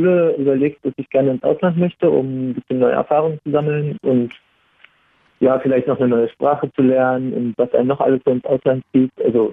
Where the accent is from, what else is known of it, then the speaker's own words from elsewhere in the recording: Potsdam, Brandenburg, Germany; ich komme eigentlich aus Potsdam, deswegen ist da der Vergleich irgendwie naheliegend.